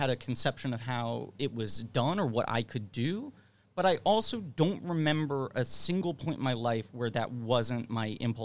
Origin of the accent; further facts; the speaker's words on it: New York City, New York, United States; I grew up in New York City.